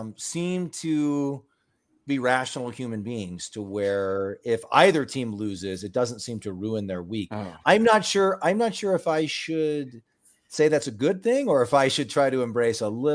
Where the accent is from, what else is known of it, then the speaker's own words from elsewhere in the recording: Lincoln, Nebraska, United States; I grew up in Lincoln, huge Husker fan. I live in Oregon.